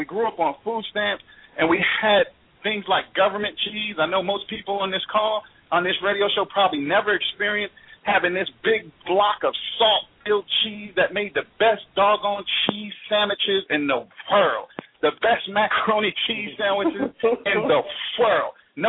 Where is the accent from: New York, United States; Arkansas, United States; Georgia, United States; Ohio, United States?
New York, United States; New York City; I grew up in the Bronx, New York City, while it was the murder capital of the world.